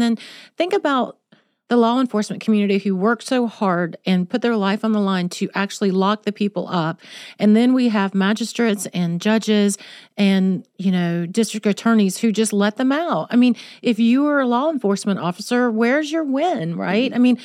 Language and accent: English; North Carolina, United States; when we were growing up in North Carolina, you know, I felt free and I felt good. I felt able to walk around the city streets of Charlotte or Raleigh.